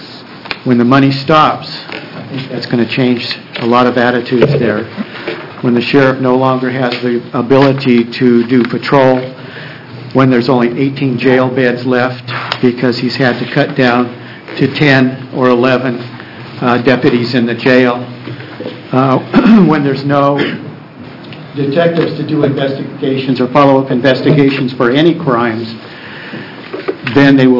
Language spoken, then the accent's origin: English; Oregon, United States; Again, I'm from Josephine County.